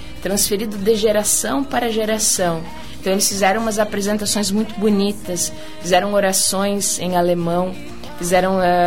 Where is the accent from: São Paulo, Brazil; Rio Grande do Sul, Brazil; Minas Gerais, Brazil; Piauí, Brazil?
Rio Grande do Sul, Brazil; Porto Vera Cruz; nós estivemos na linha São José, que é exatamente onde eu estudei, a minha primeira escola, onde eu cresci. Linha São José, Porto Veracruz.